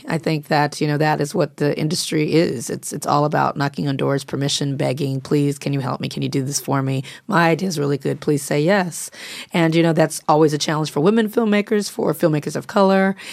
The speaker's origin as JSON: {"language": "English", "town": "Los Angeles", "region": "California", "country": "United States", "said": "because I'm from South Central L.A., Compton area."}